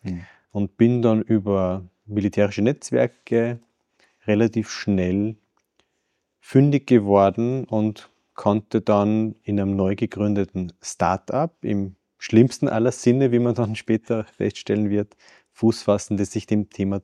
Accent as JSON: {"language": "German", "region": "Salzburg", "country": "Austria", "tie": "born there", "said": "Ich bin gebürtiger Salzburger, Baujahr 87"}